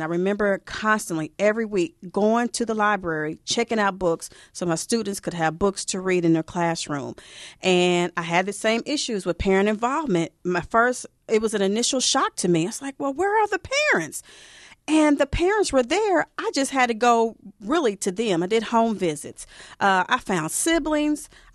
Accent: Kansas City, Missouri, United States; moved away as an adult; also born or lived in Chicago; I was born and raised in Kansas City, but when I graduated, I moved to Chicago, and I taught on the West Side

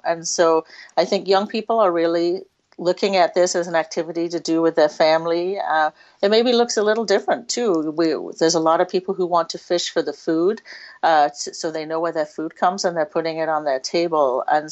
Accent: England, United Kingdom; moved away as an adult; now in Wisconsin, United States; I am originally from England, so if I sound funny sometimes, I just blame it on that accent. But I did not fish growing up in England. I moved to Wisconsin in my early 20s to do a master's degree at Stevens Point

